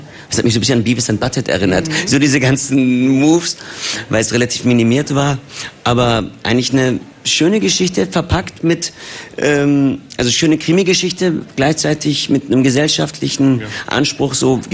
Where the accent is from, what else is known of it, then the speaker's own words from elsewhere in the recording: Germany; Aber ich bin Türke aus Deutschland.